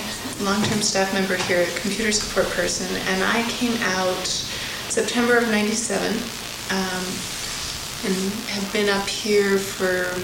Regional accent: Portland, United States; Currently in Portland, which is my hometown, I'm a member of a church that's considering becoming a Reconciled in Christ congregation.

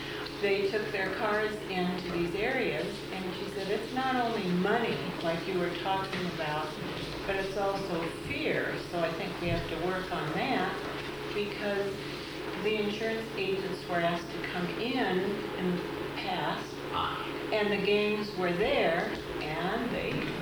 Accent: Seattle, Washington, United States; We're from Seattle.

